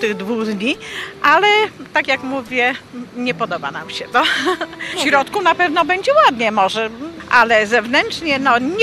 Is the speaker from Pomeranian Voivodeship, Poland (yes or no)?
yes; Gdańsk, Pomeranian Voivodeship, Poland; bo jestem gdańszczanką i z samej ciekawości.